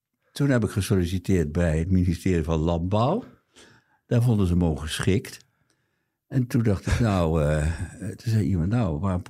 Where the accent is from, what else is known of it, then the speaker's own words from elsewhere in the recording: Limburg, Netherlands; now in Amsterdam, Netherlands; Ik kom ook uit die kant. Ik kom uit Limburg, yeah, van oorsprong.